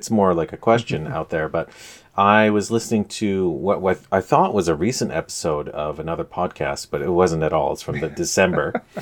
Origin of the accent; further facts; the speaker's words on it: North Vancouver, British Columbia, Canada; now in Vancouver, Canada; I grew up in North Vancouver, now I live in downtown or East Vancouver.